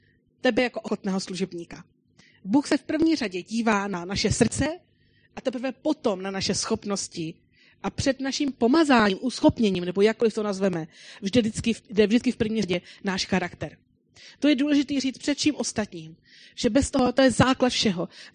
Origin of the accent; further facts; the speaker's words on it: Plzeň, Plzeň Region, Czechia; now in Brno, Czechia; A předtím ještě jsem sloužila v Plzni, odkud pocházím